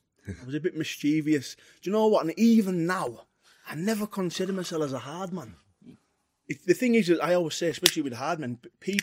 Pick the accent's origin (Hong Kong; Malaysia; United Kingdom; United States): United Kingdom; Harraby, North West England; Yeah, I mean, where I'm from, Harraby, it was really rough when I was young. It was really rough.